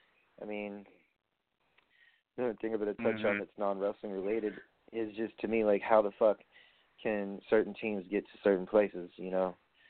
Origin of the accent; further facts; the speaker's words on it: New York, United States; Dude, I was sitting in Barclays Center, and you know I'm from New York